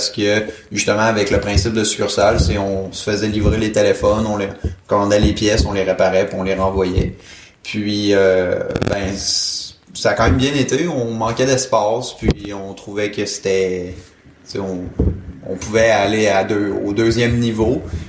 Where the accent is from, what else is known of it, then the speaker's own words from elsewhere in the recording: Quebec City, Quebec, Canada; j'ai 23 ans, puis je viens de Québec.